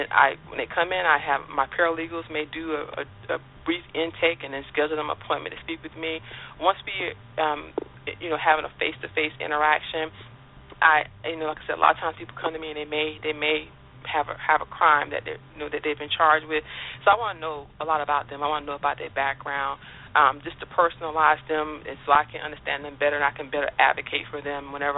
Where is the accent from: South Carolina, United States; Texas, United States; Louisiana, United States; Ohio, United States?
South Carolina, United States; But I'm from South Carolina originally. I had moved to Atlanta.